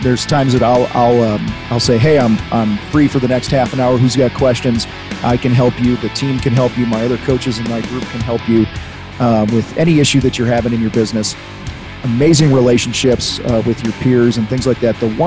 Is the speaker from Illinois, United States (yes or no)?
yes; Chicago, Illinois, United States; I'm from Chicago originally, outside of Chicago